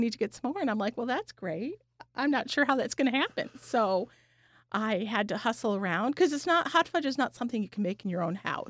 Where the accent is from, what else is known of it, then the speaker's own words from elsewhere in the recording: Saratoga, United States; Well, I grew up in Saratoga, and I'm like, I know a lot of people.